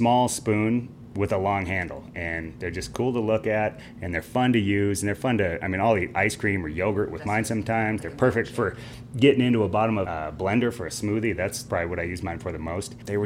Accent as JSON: {"language": "English", "town": "Billings", "region": "Montana", "country": "United States", "tie": "born or raised there", "said": "Well, I was born and raised in Billings. And my wife grew up on a ranch outside of Fox. Got a lot of family here, and we decided to come back when we had kids and raise them here."}